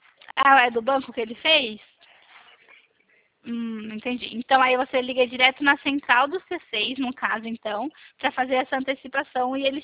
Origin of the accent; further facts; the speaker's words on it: Americana, São Paulo, Brazil; Eu sou aqui de Americana.